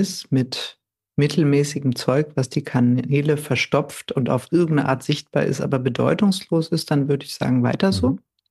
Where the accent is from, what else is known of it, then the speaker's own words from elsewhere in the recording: Hamburg, Germany; In Hamburg, genau, als Hamburger Dern. Ich bin mit 18 ausgezogen.